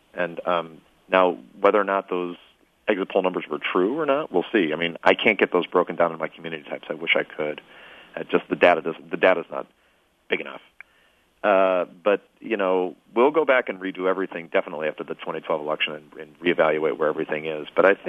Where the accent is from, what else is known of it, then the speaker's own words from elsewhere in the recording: Michigan, United States; You know, I grew up in Macomb County in Michigan, which is heavily union.